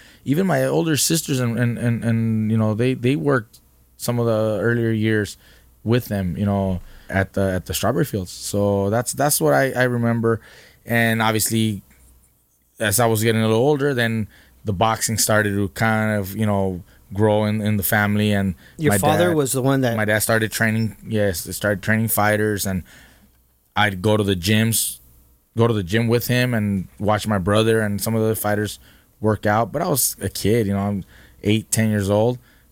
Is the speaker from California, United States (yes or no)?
yes; Oxnard, California, United States; Growing up in Oxnard, my parents were working in the strawberry fields.